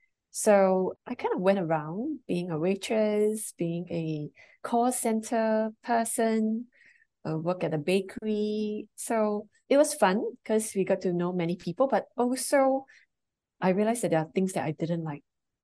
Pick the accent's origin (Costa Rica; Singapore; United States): Singapore; I'm a Singaporean of Chinese descent, so I lived all my life in Singapore, had the opportunity to have some exchange programs overseas in New Zealand, but well, by and large, I've been here and average family